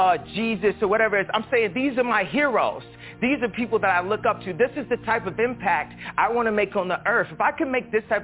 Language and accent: English; Chicago, Illinois, United States; never think that I'm not from Chicago for one second.